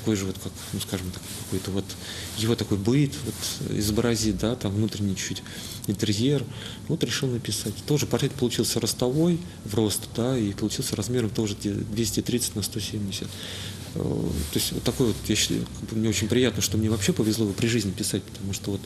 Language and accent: Russian; Tula, Tula Oblast, Russia; Сам я из Тулы, получается, из мест, где эти самовары делали, имеет богатую историю